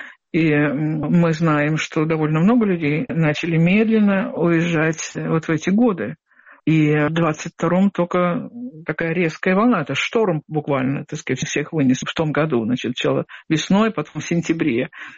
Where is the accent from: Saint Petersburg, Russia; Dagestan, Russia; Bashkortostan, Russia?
Saint Petersburg, Russia; moved away; also born or lived in Moscow; Я из Петербурга уехала давно и жила в Москве.